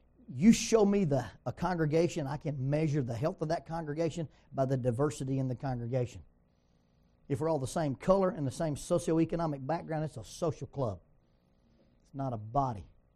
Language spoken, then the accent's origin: English; Oxford, Alabama, United States; She's from Velvet Ridge, Arkansas. I'm from Oxford, Alabama.